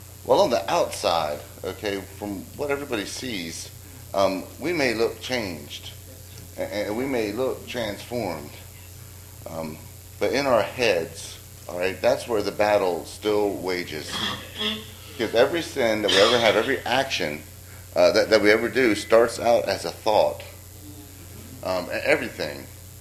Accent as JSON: {"language": "English", "region": "Delaware", "country": "United States", "tie": "born or raised there", "also_born_or_lived": "Oklahoma", "said": "So when I was five, we moved from Oklahoma to Delaware. My dad was transferred from Altus Air Force Base over to Dover Air Force Base, and when I got there, there's seven kids in our family."}